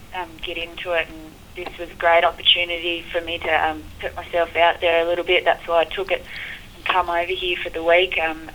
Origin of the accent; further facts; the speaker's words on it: St Helens, Tasmania, Australia; Born and bred in St Helens on the East Coast. Since then, my family's relocated to Hobart. Yeah, but I lived here for most of my life. I've only been on the mainland now for 4 years.